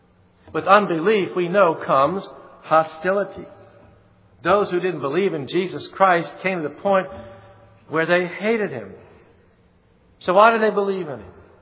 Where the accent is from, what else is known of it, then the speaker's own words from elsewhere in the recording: Metairie, Louisiana, United States; Now, I grew up in Metairie, and when I was a little boy in the summertime, I didn't like to wear shoes and probably didn't.